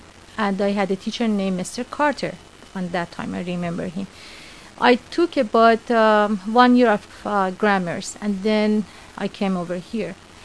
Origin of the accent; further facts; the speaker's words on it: Tehran, Tehran Province, Iran; I was born in Tehran, Iran. Actually, today is my birthday, 45 years ago. And I was raised there. My family, my father and my mom, they were from northeast of Iran.